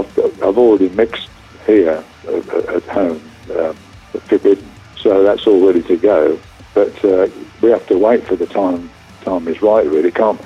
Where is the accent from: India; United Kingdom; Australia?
United Kingdom; Birmingham, West Midlands; he couldn't understand Geezer and myself because we're from Birmingham.